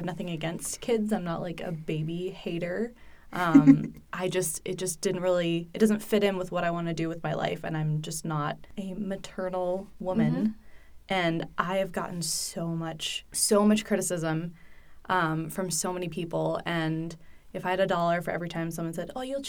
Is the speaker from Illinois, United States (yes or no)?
no; Massachusetts, United States; moved away; also born or lived in New York / Georgia; Because I grew up in Massachusetts. I also lived in New York. I also lived in Georgia. And now I'm here in Utah.